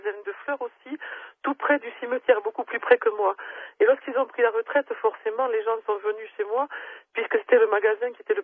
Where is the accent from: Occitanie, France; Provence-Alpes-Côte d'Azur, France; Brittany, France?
Occitanie, France; Lourdes; J'étais partie de Lourdes, puis je suis revenue. Mes parents étaient à Lourdes depuis de nombreuses années.